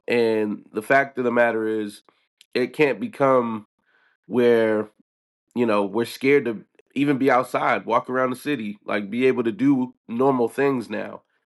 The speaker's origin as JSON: {"language": "English", "country": "United States", "said": "As an American, you know, we're numb to the violence now, right?"}